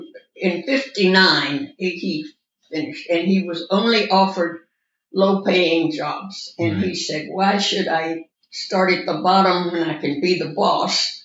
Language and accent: English; Nashville, Tennessee, United States; also born or lived in Jackson; I grew up in Nashville, Tennessee.